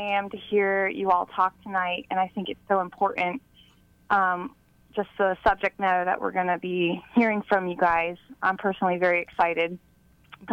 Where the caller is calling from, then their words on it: Kansas City, Missouri, United States; I'm from South Kansas City.